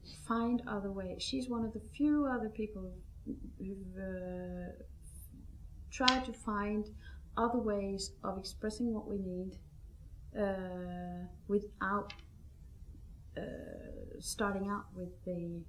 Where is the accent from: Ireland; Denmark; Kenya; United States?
Denmark; my home country. I'm from Denmark, where you have no debate on equal opportunity between men and women